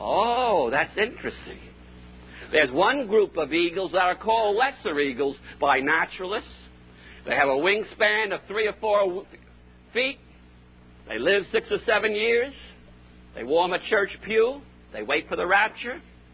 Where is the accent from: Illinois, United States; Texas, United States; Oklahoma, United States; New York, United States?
Oklahoma, United States; Tulsa; I come from Tulsa